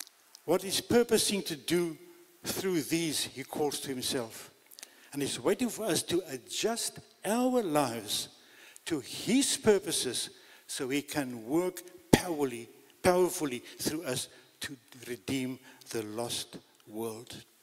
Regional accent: Eswatini; I grew up in Swaziland.

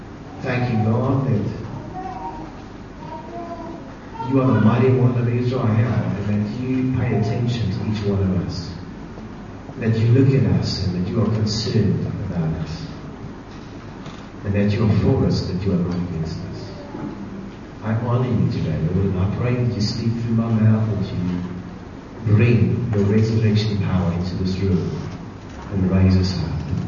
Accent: Randburg, Gauteng, South Africa; And I grew up in Randburg, and every December holiday we would spend at that house in Kerbstadt.

